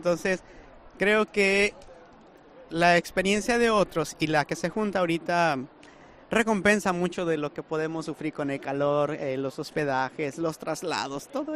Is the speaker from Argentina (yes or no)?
no; Mexico; now in Guatemala; Yo soy mexicano, pero trabajo en Guatemala